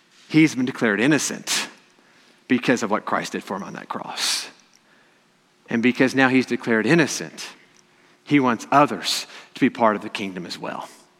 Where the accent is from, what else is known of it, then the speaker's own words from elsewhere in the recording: Illinois, United States; I'm from Southern Illinois, they'd be these parades that would come through.